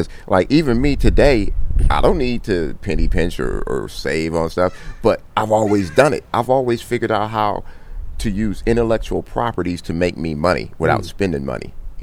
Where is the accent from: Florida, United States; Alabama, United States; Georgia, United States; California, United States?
California, United States; Compton; So ever since I was 12, 13, 14 years old, like, I grew up in Compton, and my mom's put me in Catholic school to keep me out of trouble.